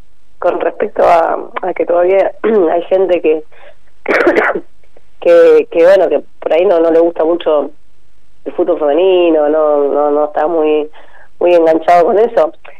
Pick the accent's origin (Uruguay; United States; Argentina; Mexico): Argentina; Alvear; Sí, sí, soy ajá. de Alvear Ciudad